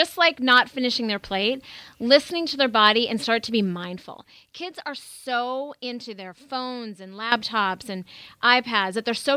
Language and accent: English; North Dakota, United States; I mean, I grew up in the Midwest in North Dakota